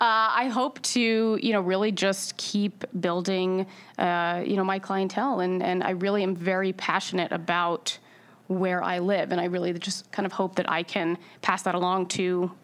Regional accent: New York, United States; I mean, I grew up in Westchester, always, you know, stayed local

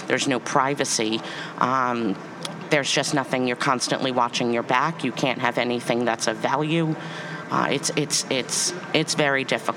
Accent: Mamaroneck, New York, United States; I grew up in Mamaroneck.

